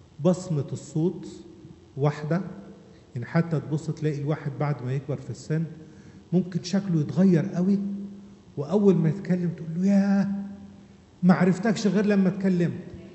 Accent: Upper Egypt, Egypt; عندنا في الصعيد يقول لك ايه

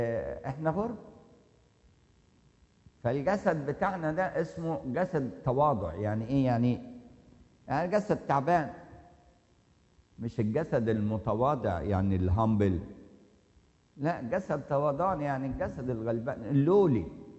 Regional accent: Egypt; احنا اصلا مصريين، لو رحنا بلد مثلا احنا هنا مهاجرين

